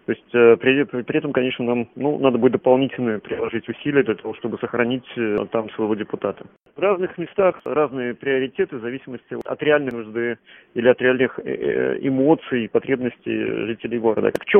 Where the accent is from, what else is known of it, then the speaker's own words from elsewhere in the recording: Daugavpils, Latgale, Latvia; Даугавпилс, что фактически русский город в Латвии. И это мой родной город